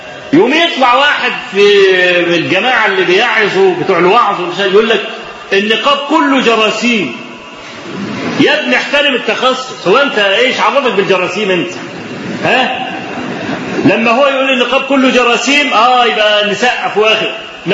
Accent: Kafr El Sheikh, Kafr El Sheikh Governorate, Egypt; وزعلانين جدا جدا ان عندنا في كفر الشيخ

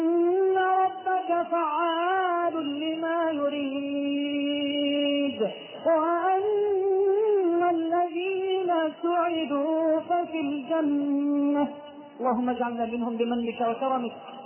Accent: Egypt

